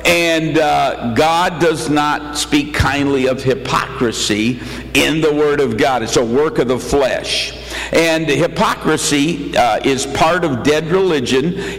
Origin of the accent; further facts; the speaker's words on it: Grand Rapids, Michigan, United States; I was brought up in Grand Rapids, Michigan. I was brought up in the Dutch Reformed Church called the Christian Reformed Church.